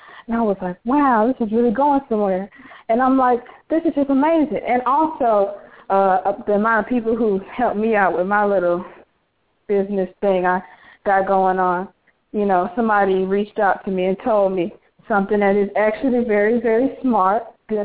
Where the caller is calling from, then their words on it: St. Louis, Missouri, United States; from St. Louis, Missouri.